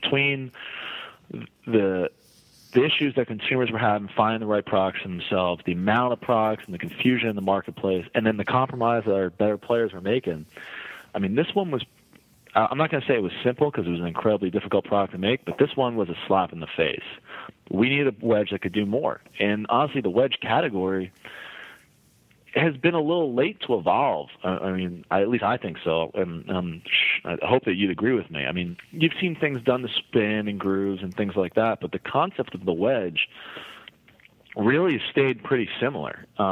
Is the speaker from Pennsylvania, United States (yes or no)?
no; New York, United States; I'm from New York originally.